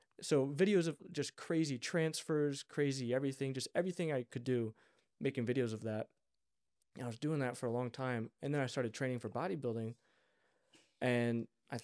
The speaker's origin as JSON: {"language": "English", "town": "Detroit", "region": "Michigan", "country": "United States", "said": "yeah, I'm from like the Detroit area"}